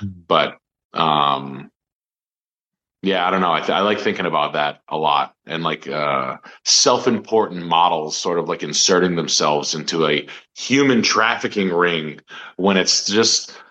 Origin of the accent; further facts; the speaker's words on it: New England, United States; You know, we're from New England.